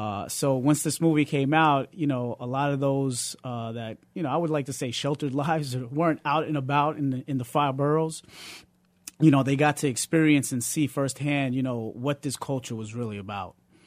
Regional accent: New York City, New York, United States; It was a beautiful thing.

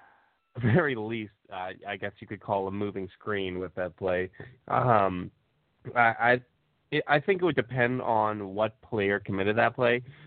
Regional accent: Canada; As a Canadian Cavs fan

